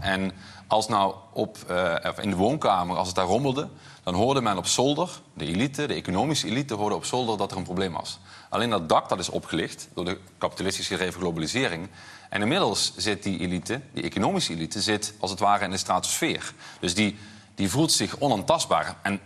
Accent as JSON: {"language": "Dutch", "country": "Netherlands", "said": "Ik kom niet uit Amsterdam. Dat kunt u nauwelijks aan me horen. Maar ik kom uit het zuiden."}